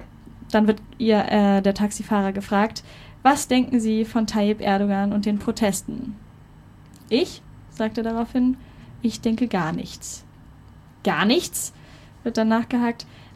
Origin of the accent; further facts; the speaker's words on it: Eastern Anatolia, Turkey; Ich bin Kurde. Ich stamme aus dem Osten der Türkei.